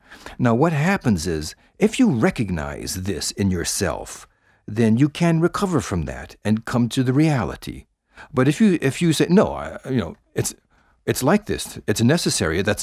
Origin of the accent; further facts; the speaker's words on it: United States; I feel the shame of that as well, being an American.